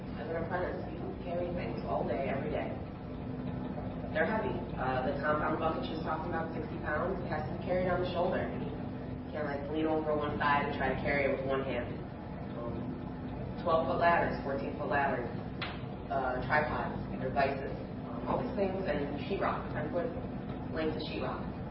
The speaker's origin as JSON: {"language": "English", "region": "Michigan", "country": "United States", "lives_now": "New York, United States", "said": "So I moved to New York. I'm from Michigan"}